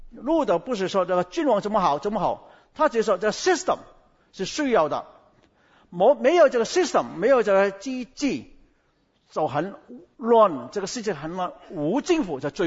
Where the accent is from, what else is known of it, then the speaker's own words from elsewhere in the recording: Guangdong, China; 我是广东人，